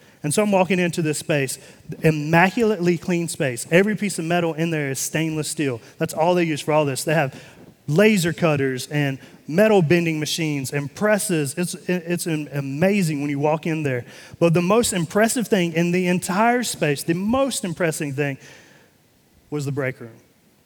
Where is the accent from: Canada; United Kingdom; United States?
United States; North Carolina; But I am from North Carolina, and living in North Carolina, I lived about 20 minutes away from the headquarters to Krispy Kreme Donuts.